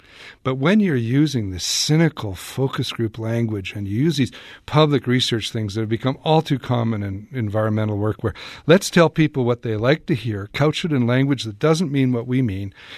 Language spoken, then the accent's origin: English; Canada; There's our culture, and I'm Canadian, but I'm a North American too, and I've spent a lot of time in the United States